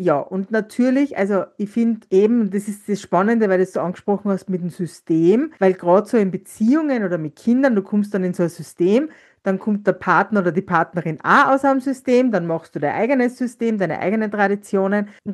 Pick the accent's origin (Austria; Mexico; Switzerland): Austria; Salzburg; now in Styria, Austria; Ich komme ja aus Salzburg und da, wo ich herkomme, hat es traditionell jedes Jahr die Salzburger Würstelsuppen gegeben.